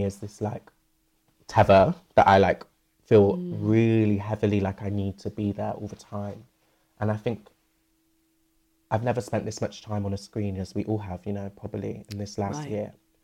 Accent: Bristol, South West England, United Kingdom; I've moved back to my hometown, Bristol, during this.

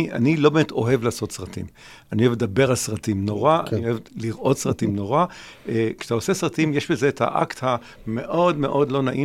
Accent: New York, United States; אני גדלתי כנער בניו יורק לשנות ה... 60 וה-70

